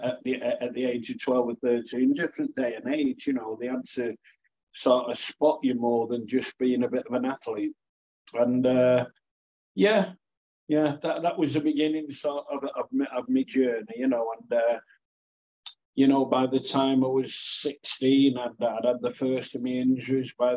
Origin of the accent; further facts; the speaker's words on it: Warrington, North West England, United Kingdom; So I was born in Warrington and a lovely town. Warrington's a great town. Had a good upbringing there